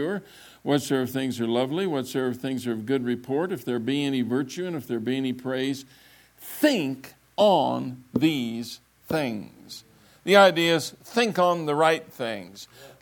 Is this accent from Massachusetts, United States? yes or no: no; Pueblo, Colorado, United States; I said, "Well, I'm from Pueblo, Colorado. You've never heard of it."